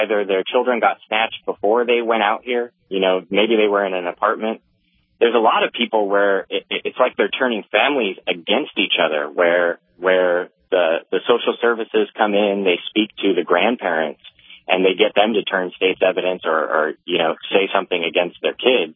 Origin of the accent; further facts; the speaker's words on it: Los Angeles, California, United States; because I'm from Los Angeles, so I know all the places where the homeless are.